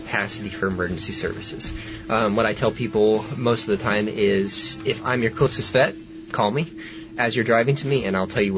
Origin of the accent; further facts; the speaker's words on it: United States; now in Spain; So technically we're not supposed to, me being the American vet, is not supposed to mess with them.